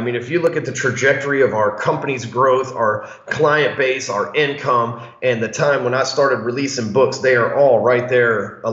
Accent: the South, United States; I'm from the South. We don't even speak full-blown English down here.

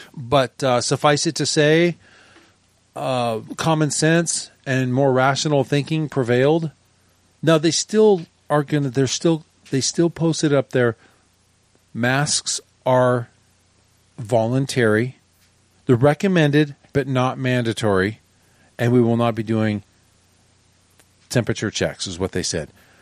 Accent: Scotland, United Kingdom; now in United States; I'm Scottish, and those guys were voting to stay in the European Union.

